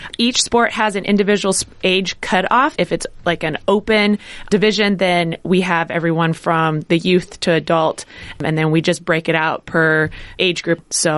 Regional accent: Wisconsin, United States; And I grew up in Wisconsin, and so participated in the Badger State Games.

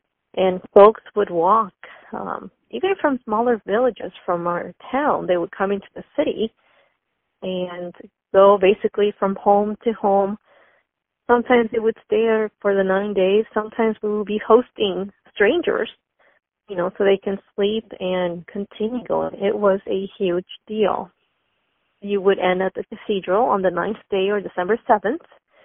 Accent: Nicaragua; I do. I have family in my hometown and three major cities in Nicaragua.

